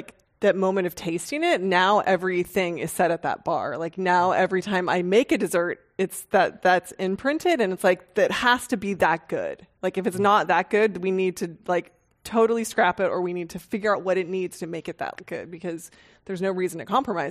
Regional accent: Los Gatos, California, United States; It not as much as it used to, but like growing up in Los Gatos, sort of the hippie mom, we weren't allowed to eat sugar.

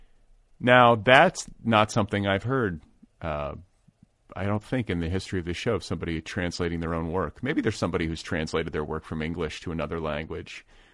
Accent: United States; See, this shames me. I'm an American, like a monolingual American.

